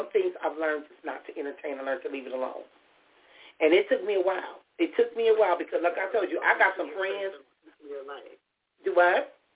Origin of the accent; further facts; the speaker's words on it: Compton, California, United States; I remember growing up in Compton, there was a neighborhood I knew nothing about.